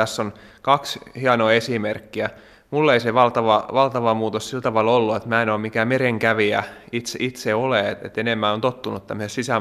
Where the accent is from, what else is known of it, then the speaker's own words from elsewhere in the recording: Laitila, Southwest Finland, Finland; now in Ypäjä, Finland; Olen tosiaan tuore ypäjäläinen, mutta kotoisin olen Laitilasta tuolta Varsinais-Suomesta. Ja kyllä mä tänne Ypäjälle olen tullut ihan asumaan